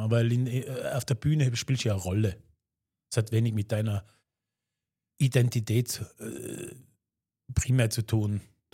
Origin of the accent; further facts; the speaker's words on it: Tyrol, Austria; meine Erfahrungen als Tiroler in der großen, weiten Welt